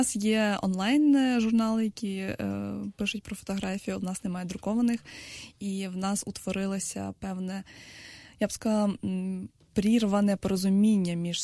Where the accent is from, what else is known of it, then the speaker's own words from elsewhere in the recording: Odesa, Odesa Oblast, Ukraine; Ну, напевно, головна причина, тому що я з Одеси